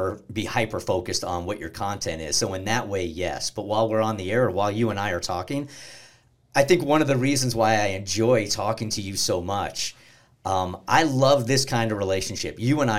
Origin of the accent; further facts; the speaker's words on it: San Diego, California, United States; I grew up in San Diego